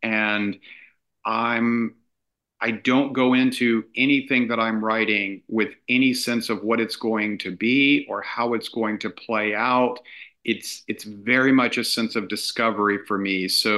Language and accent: English; Corpus Christi, Texas, United States; Another aspect of this is that when I was growing up in Corpus and this thing was happening, we really got one story.